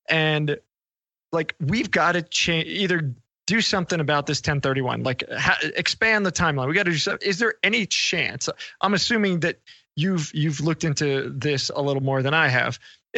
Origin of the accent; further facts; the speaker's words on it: New York, United States; I grew up in New York, man.